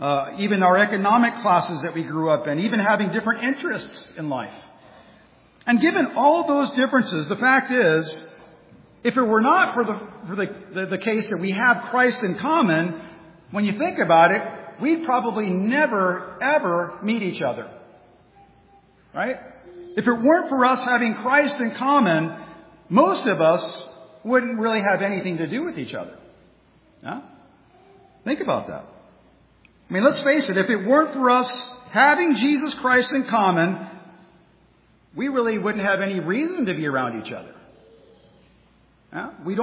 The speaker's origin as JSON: {"language": "English", "region": "California", "country": "United States", "tie": "born or raised there", "lives_now": "Pittsburgh, United States", "said": "I are native Southern Californians, and I encourage you to not hold that against us. But we were born and raised in California. When we came to Pittsburgh"}